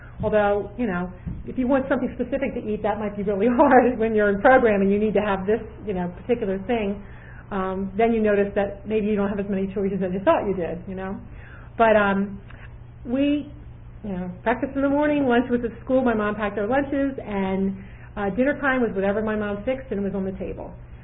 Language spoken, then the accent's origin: English; Maryland, United States; moved away as an adult; So I went down to Virginia. I was from Maryland, went to Virginia.